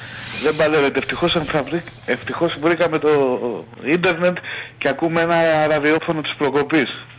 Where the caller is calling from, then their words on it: Vyronas, Attica, Greece; είμαι από Βίρονα, τι κάνεις?